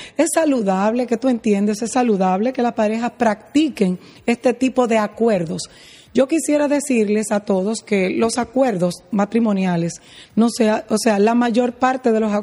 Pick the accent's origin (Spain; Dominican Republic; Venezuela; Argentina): Dominican Republic; yo soy dominicana y tengo mi vida entera aquí